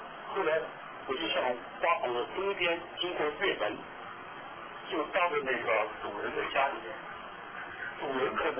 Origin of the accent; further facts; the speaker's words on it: Zhongshan, Guangdong, China; 现在我在中山长大